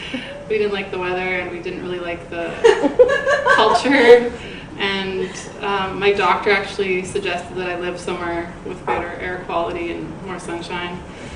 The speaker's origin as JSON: {"language": "English", "town": "Saskatoon", "region": "Saskatchewan", "country": "Canada", "said": "And I'm from Saskatoon, so I prefer the prairies and the weather here and the people."}